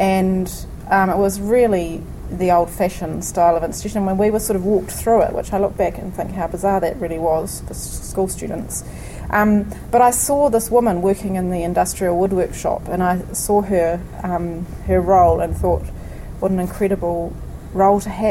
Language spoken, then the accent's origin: English; Canvastown, Marlborough, New Zealand; I grew up in a little place called Canvastown in Marlborough, so it's in between Nelson and Blenheim near Havelock, and we were farming and pretty self-sufficient really back then in the 70s.